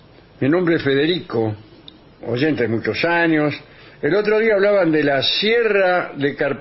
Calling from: Monte Grande, Buenos Aires Province, Argentina; de Monte Grande.

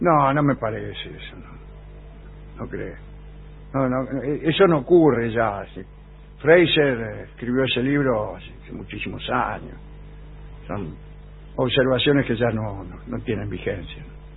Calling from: Buenos Aires, Argentina; de Barracas.

